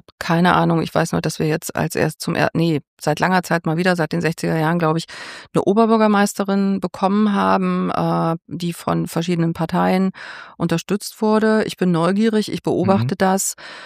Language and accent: German; Thuringia, Germany; Ich bin ein Landei. Ich komme aus Thüringen, vom Land.